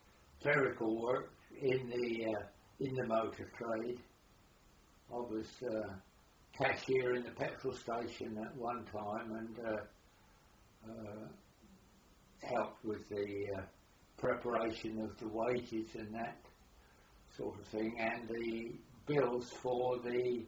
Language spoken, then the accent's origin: English; Houghton, East of England, United Kingdom; born there; I was born in Houghton in Huntingdonshire on the 17th of February 1918.